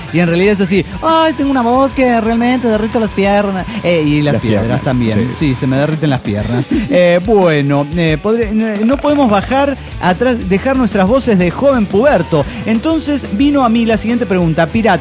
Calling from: Cuernavaca, Morelos, Mexico; de Cuernavaca, Morelos, México.

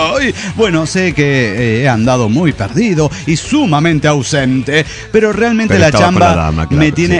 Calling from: Orizaba, Veracruz, Mexico; de Orizaba, Veracruz

